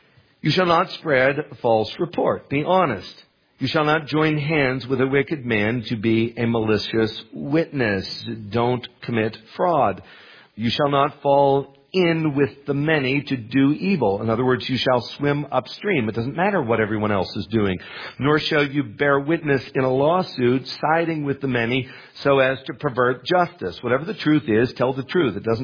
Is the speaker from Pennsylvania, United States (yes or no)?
yes; Pennsylvania, United States; Growing up in Western Pennsylvania, when I grew up, we did not have a lot of surplus cash.